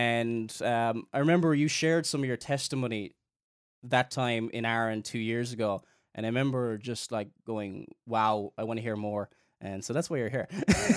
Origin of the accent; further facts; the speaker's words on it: Cork, Munster, Ireland; I grew up in Cork, which is in the south of Ireland, for anybody listening who's not from Ireland.